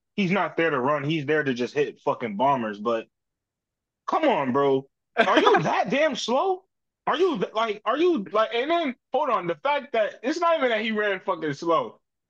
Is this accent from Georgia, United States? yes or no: no; New York City, New York, United States; I grew up in New York. I done seen so many like losses and everything. Like the Knicks was terrible when I grew up.